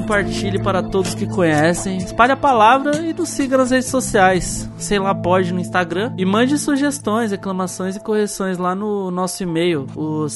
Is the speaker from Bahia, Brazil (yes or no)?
yes; Bahia, Brazil; eu que sou da Bahia, velho, eu suo pra caramba, mano.